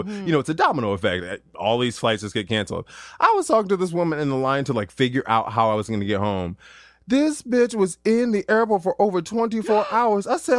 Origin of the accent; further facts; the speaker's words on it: Duluth, Minnesota, United States; And then from Minneapolis, I had to take a 3-hour Greyhound bus to my hometown, Duluth, Minnesota.